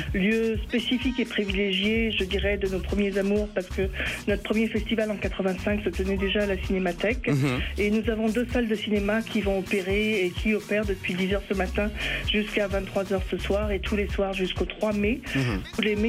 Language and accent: French; Senegal; je suis sénégalaise